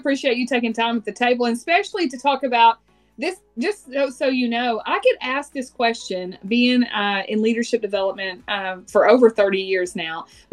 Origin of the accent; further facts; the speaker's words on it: New York, United States; accent: New York; Usually people say … I'm like, my accent is clearly New York. It's clearly New York.